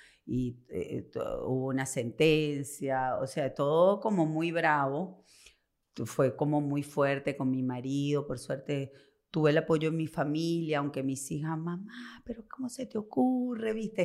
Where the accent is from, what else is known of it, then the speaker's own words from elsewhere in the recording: Venezuela; como somos ahora los venezolanos, como que nos ayudamos.